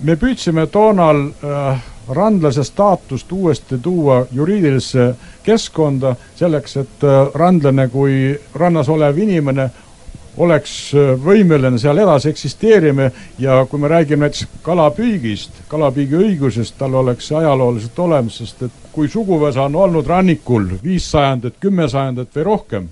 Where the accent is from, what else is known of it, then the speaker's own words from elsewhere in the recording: Saare County, Estonia; seal, kus mina kasvasin üles Saaremal